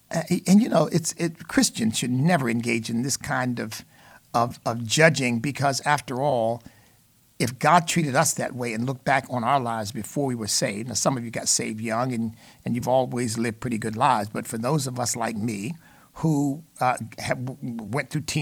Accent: United States; Look, I'm an American of African ancestry.

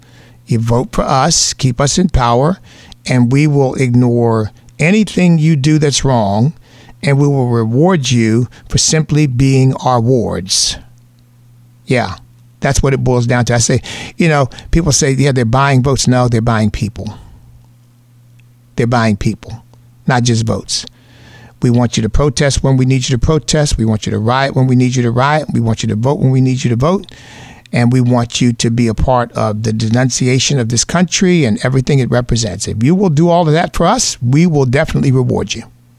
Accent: United States; because I'm an American, of course, in part because I've made up my mind at a fairly young age that I was going to take advantage of the opportunities this country provided for me

